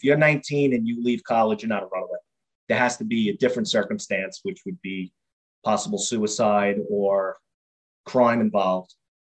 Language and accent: English; New York City, New York, United States; Yes, I grew up in Queens, New York. There was five of us.